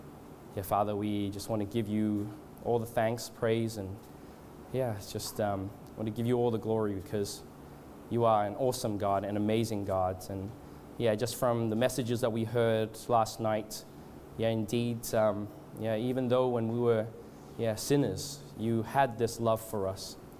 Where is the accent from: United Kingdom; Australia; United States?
Australia; now in Canada; I was born in Australia and I went to Canada. It's a bit complicated.